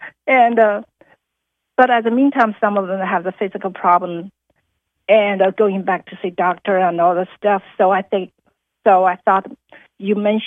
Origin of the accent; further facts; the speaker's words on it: Louisiana, United States; I'm from Louisiana. We are forming a small group inside Louisiana to do home study.